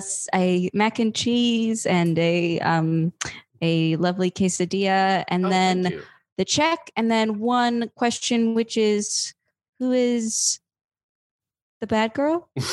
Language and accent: English; Grand Rapids, Michigan, United States; I grew up in Grand Rapids, Michigan.